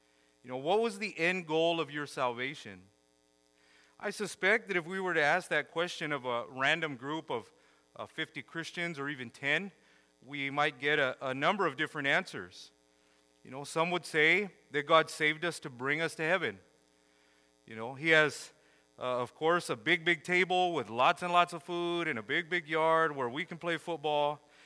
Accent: Selma, California, United States; I am from Selma. Selma's my hometown, but Visalia is basically just as much of a hometown. All my mom's family's from here.

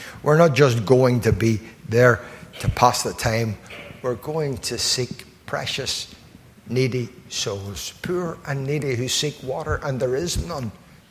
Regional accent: Belfast, Northern Ireland, United Kingdom; where I grew up in Tigers Bay

